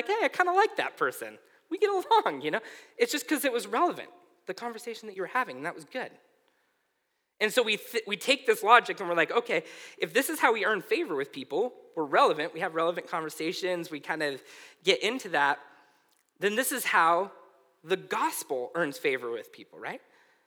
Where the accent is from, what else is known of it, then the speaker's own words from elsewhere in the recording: Susanville, California, United States; now in Southern California, United States; If I came down to Southern California and was still the Susanvillian that I was up from Northern California